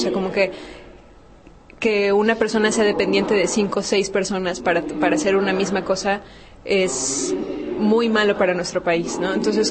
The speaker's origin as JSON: {"language": "Spanish", "country": "Mexico", "said": "Como que, como mexicanos, ¿qué vamos a hacer al respecto?"}